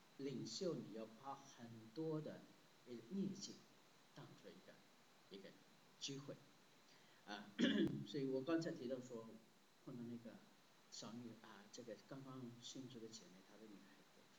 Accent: China; 特别是我们中国人说，美国为什么自己要扮演世界警察的这个角色呢？

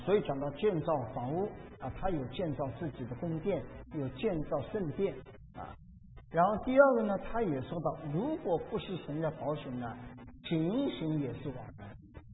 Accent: China; 我们中国人就更加的懂得这一点啊，修了一个长很长很长的城啊

